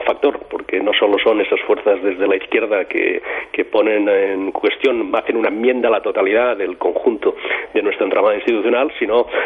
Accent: Catalonia, Spain; muchos catalanes pensamos y deseamos seguir siendo españoles.

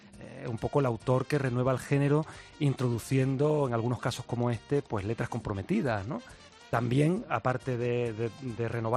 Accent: Andalusia, Spain; now in Madrid, Spain; Yo soy andaluz, he vivido en pueblos de Huelva, de Sevilla, y bueno, en estos días tan agitados que, en fin, yo vivo aquí en Madrid, soy un andaluz trasterrado

